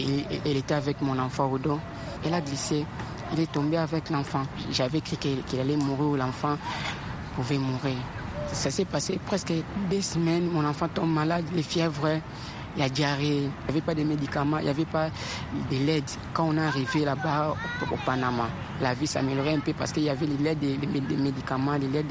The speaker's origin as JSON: {"language": "French", "region": "Kinshasa", "country": "DR Congo", "also_born_or_lived": "Angola", "moved": "as an adult"}